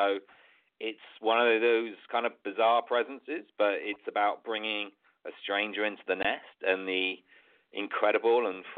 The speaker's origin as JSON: {"language": "English", "country": "United Kingdom", "said": "You know, being British, I think I was an addition to that team because I had the local knowledge"}